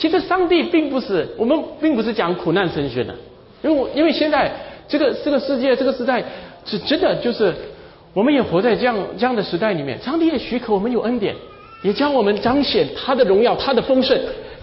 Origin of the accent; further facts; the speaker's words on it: Singapore; 其实我们新加坡人也一样